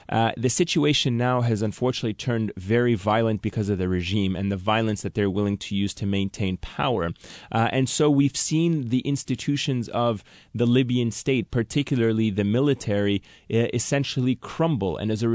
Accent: United States; And as an American, somebody who grew up in the United States and an American citizen

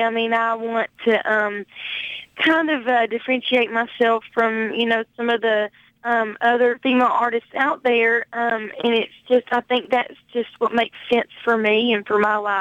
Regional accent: Smoky Mountains, United States; I'm from the Smoky Mountains, and that's kind of where I intend to kind of keep my sound.

